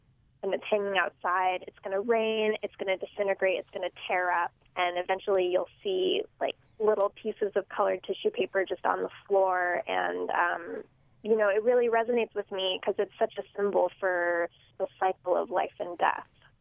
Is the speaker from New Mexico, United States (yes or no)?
yes; Albuquerque, New Mexico, United States; also born or lived in Puerto Rico; I think that growing up in Albuquerque and also being from Puerto Rico, which is, you know, a U.S. colony